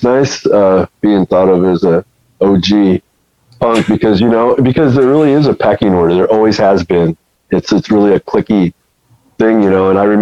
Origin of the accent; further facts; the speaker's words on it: Eugene, Oregon, United States; also born or lived in Portland; So I grew up, I was born in Eugene, Oregon, down south, about 100 miles. And as soon as I could, I learned how to walk in Eugene.